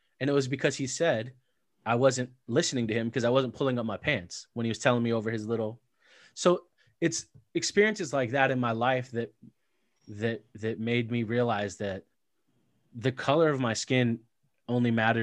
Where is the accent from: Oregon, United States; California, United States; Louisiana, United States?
California, United States; San Clemente; Well, for me specifically, I grew up really poor in Orange County.